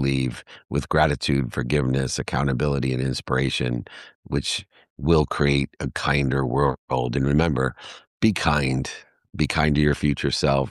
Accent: Akron, Ohio, United States; born there; I'm a Midwestern guy at heart. I was born in Akron, Ohio

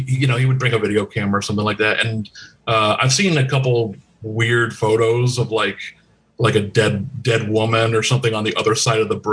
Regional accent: Tucson, Arizona, United States; also born or lived in Los Angeles; I'm born here in LA, but I grew up in Tucson, Arizona.

